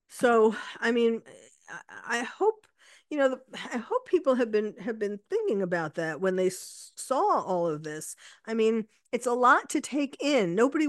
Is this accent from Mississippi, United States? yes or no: no; New York, United States; I live in California now. I was born and bred in New York, which is why I feel so passionate about terrorism after 9/11.